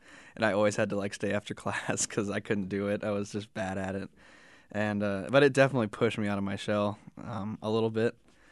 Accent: Mount Vernon, United States; I'm from Mount Vernon, so the closest grocery store is like 20 minutes.

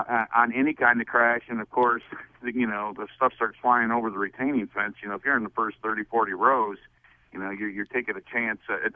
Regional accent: Grand Rapids, Michigan, United States; When I was a youngster growing up in Grand Rapids, I was at Berlin Raceway.

